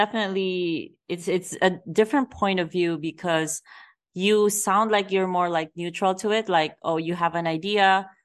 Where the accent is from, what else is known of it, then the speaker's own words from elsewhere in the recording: Philippines; I grew up in the Philippines, so this hits very close to me.